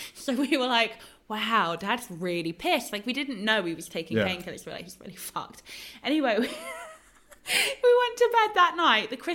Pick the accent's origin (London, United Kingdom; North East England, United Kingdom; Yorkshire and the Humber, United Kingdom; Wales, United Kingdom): London, United Kingdom; I'm a Londoner, but I'm sure that this will apply to anybody